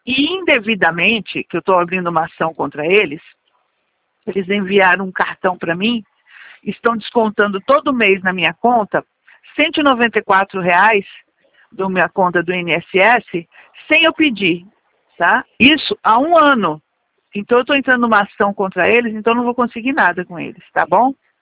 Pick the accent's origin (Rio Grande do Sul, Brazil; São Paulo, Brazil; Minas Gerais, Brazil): São Paulo, Brazil; Eu sou paulistana também. Sou da capital.